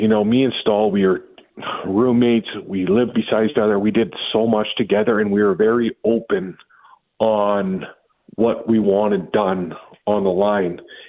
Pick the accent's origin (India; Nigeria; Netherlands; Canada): Canada; Sault Ste. Marie, Ontario; He played in my hometown in Sault Ste. Marie.